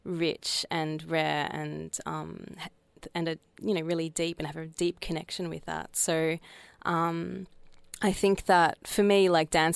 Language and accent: English; Australia; I grew up in Australia